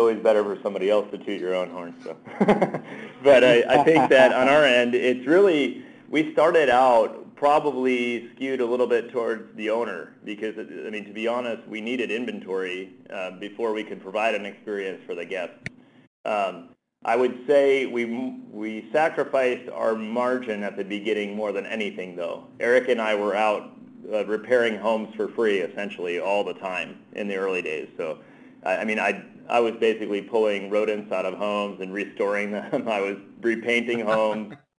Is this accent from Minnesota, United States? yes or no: no; New Jersey, United States; Well, I'm originally from New Jersey, so I learned my gesturing there, you know.